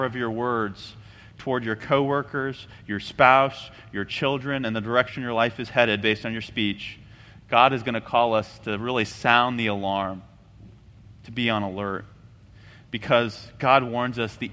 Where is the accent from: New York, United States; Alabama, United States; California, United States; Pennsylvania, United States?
California, United States; I grew up in Southern California, and one of the most disturbing things that we would see almost yearly was the amount of disaster and destruction that was caused by a small fire.